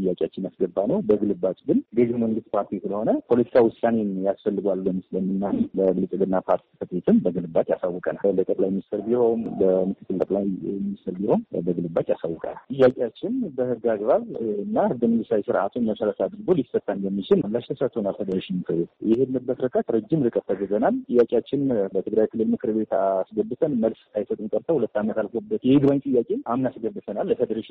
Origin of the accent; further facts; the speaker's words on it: Amhara, Ethiopia; እኛ ወልዮዎች ነን፣ አማራ ነን።